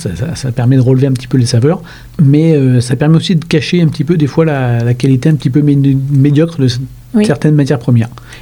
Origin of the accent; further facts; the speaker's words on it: Rouen, Normandy, France; also born or lived in Île-de-France; Une vingtaine d'années en Île-de-France et puis je suis revenu sur Rouen, qui est ma ville d'origine en fait, ma ville natale.